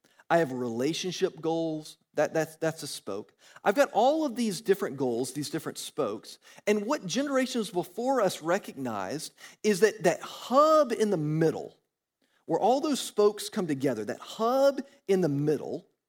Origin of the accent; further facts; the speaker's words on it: Georgia, United States; yeah, I grew up in Georgia. I'm a big Georgia sports fan, okay?